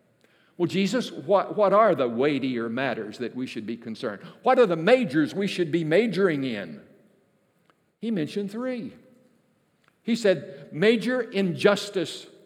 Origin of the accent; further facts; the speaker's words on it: the South, United States; When I grew up in the South, we talked about the holiness people who may have dressed a little different.